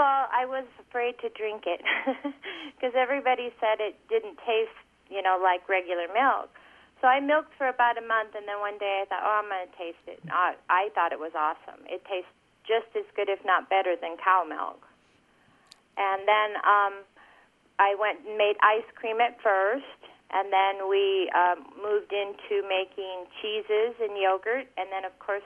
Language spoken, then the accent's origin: English; Omaha, Nebraska, United States; I grew up in Omaha, Nebraska. I was a city girl.